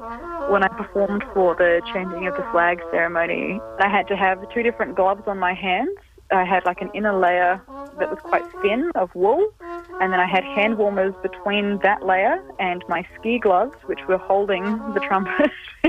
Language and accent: English; Adelaide, South Australia, Australia; I grew up in Adelaide, where it was very like dry and hot in summer and cold in winter, but we didn't get much snow.